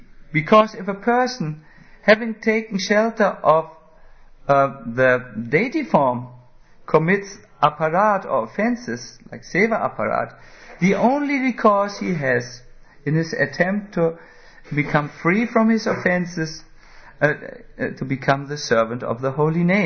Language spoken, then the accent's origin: English; Germany; English is a second language; But because I come from Germany, I will go on intensely.